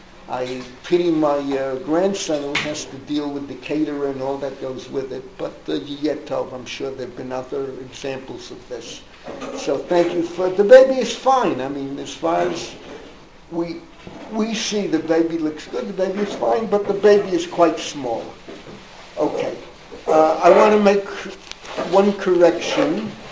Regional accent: United States; growing up in America in the 40s, the 50s, there was no such thing as a kippah shrugah.

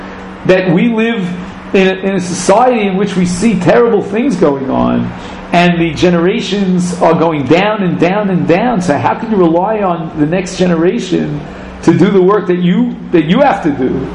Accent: Flatbush, New York, United States; I was raised in Flatbush.

